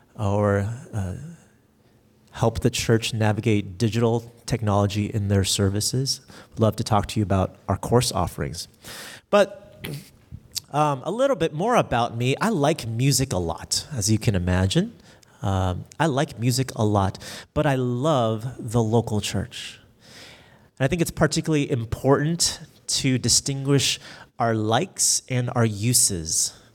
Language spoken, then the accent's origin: English; San Jose, California, United States; born there; now in Louisville, United States; Both my parents are from Vietnam, but I was born here in the States in San Jose, California. Our family moved to Louisville, Kentucky in 2014.